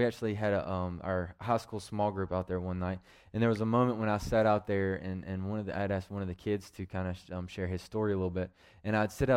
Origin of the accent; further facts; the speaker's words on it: Brown Summit, North Carolina, United States; I grew up not in Brown Summit, but around, you know, the outskirts. You know, we've lived in McLeansville and just outside of Greensboro